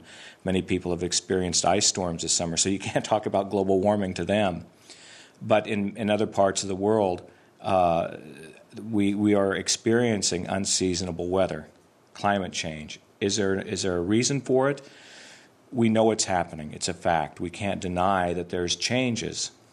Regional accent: Midwest, United States; now in Italy; Yes, it's warm here today in Italy. It has been a very warm winter. I'm from the Midwest in the United States.

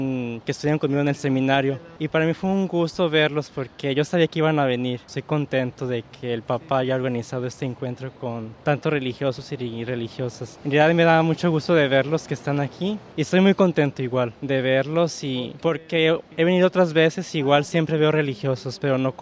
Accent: Mexico; Yo soy de México

